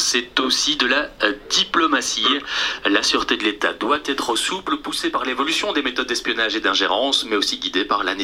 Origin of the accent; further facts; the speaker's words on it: Belgium; Oui, chez nous, en Belgique